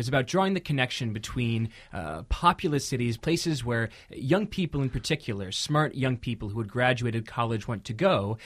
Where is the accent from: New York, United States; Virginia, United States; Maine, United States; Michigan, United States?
Virginia, United States; McLean; I'm from McLean, Virginia. That's a suburb of Washington, D.C. I cannot imagine my childhood without a car.